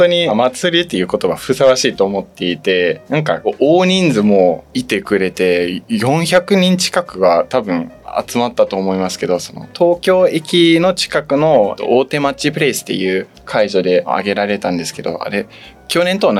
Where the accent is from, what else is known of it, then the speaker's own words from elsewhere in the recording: Germany; ドミニック・ G さんが僕と同じドイツ人なので初来日だったらしくて